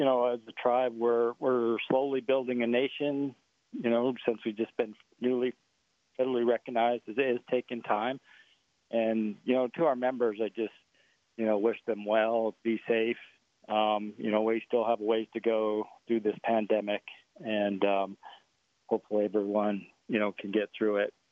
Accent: United States; these are the times that we spend a lot of time together as Indian people.

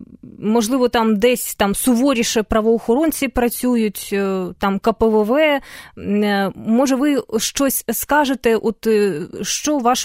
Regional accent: Luhansk Oblast, Ukraine; Я сама з Луганщини

